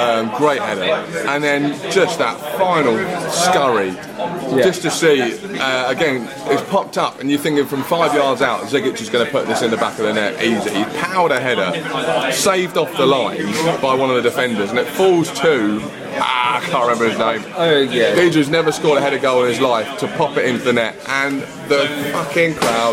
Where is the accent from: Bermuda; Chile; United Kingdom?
United Kingdom; Brighton, South East England; Mate, obviously being my hometown, exactly. It would be the greatest thing to happen for Brighton.